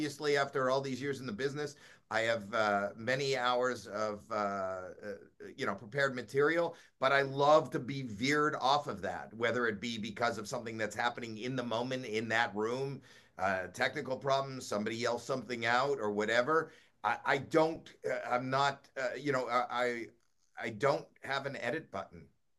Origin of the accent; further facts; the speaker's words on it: Canada; I'm really I'm Canadian, so it is part of our heritage.